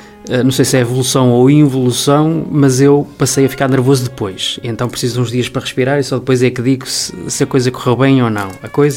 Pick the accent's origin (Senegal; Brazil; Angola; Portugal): Portugal; Penafiel, Norte; eu sou de Penafiel, eu adoro Penafiel, mas Penafiel para mim tem um senão. É que falta-lhe rio.